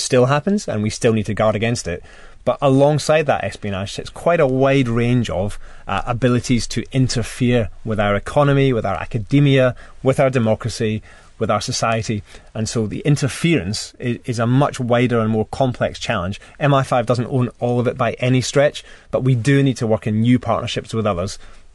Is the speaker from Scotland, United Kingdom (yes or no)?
yes; Scotland, United Kingdom; I suppose, being Scottish, I'm supposed to say Sean Connery, but I think my actual favourite Bond is Daniel Craig.